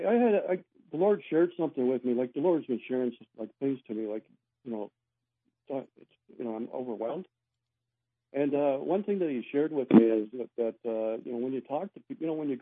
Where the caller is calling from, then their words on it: London, Ontario, Canada; I'm from London, Ontario.